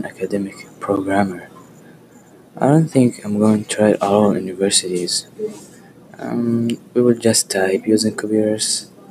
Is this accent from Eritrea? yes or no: yes; Eritrea; also born or lived in Kuwait; I am Eritrean and I was born in Kuwait. I speak Arabic in my home country.